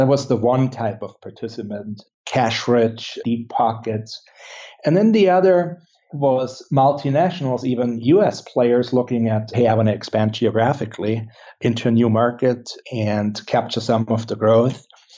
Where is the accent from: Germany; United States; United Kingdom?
Germany; English is a second language; originally, I'm from Germany